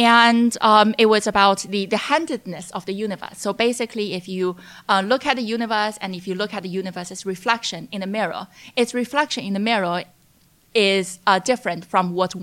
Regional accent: China; when I was growing up in China as a young child

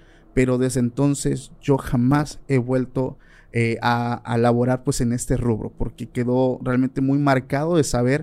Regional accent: Oaxaca, Mexico; yo soy del estado de Oaxaca

